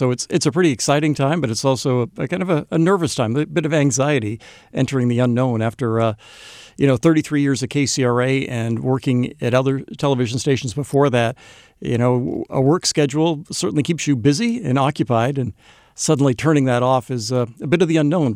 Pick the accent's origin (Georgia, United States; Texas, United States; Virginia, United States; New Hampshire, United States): New Hampshire, United States; I grew up in New Hampshire, and we had summer thunderstorms.